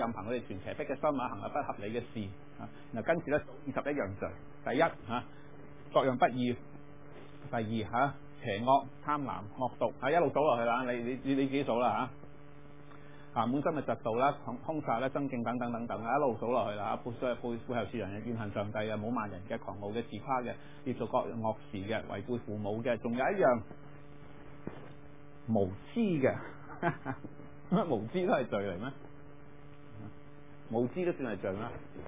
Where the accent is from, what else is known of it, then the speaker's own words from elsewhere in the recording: China; 我哋中國人